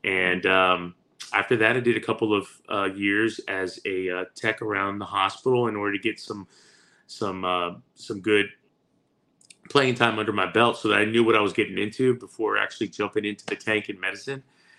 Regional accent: Corpus Christi, Texas, United States; also born or lived in Laredo; I did actually get born and raised in Corpus Christi. My father was a railway worker, so we kind of moved back and forth to Laredo a lot.

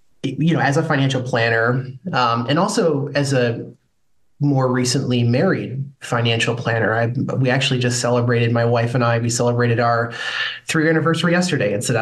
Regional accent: Illinois, United States; Well, I'm actually a longtime Packers fan, even though I'm from Illinois originally. I grew up about 5 minutes south of the border

